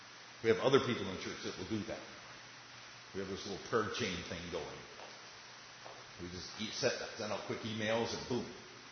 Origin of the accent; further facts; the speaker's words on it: Michigan, United States; I mean, I'm from Michigan. I understand you only have so many play days in the summer.